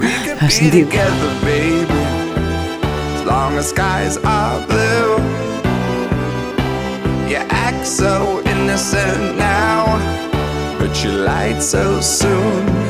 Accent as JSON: {"language": "Portuguese", "town": "Viana", "region": "Norte", "country": "Portugal", "said": "Nós somos de Viana, moramos em Viana."}